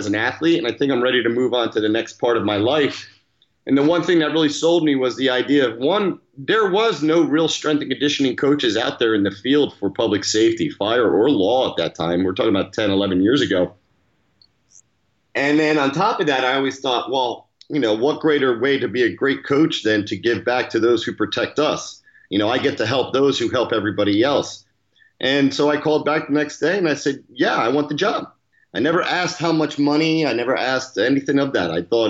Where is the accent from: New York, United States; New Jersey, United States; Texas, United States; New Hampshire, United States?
New Jersey, United States; I grew up in New Jersey. My family actually – my mother's actually from England, and my dad is from Croatia. And so basically growing up in the south, outside of Philadelphia